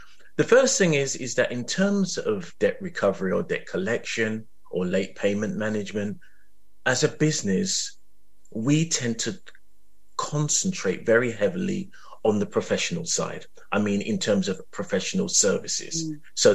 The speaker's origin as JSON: {"language": "English", "town": "Lewisham", "region": "London", "country": "United Kingdom", "said": "But I'm from South East London and I'm from Lewisham."}